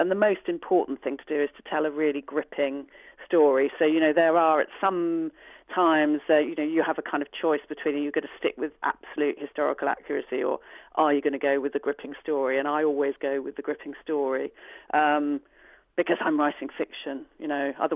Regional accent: Gravesend, South East England, United Kingdom; Well, I grew up in Gravesend in Kent, which is just kind of downriver from London.

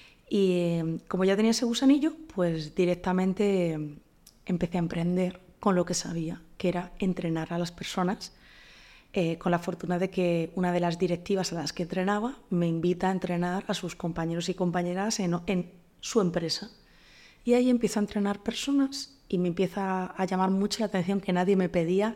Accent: Ciudad Real, Castilla-La Mancha, Spain; soy de Ciudad Real

